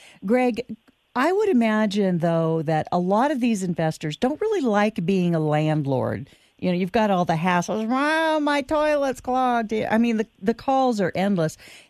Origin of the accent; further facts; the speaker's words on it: California, United States; I'm from California, too.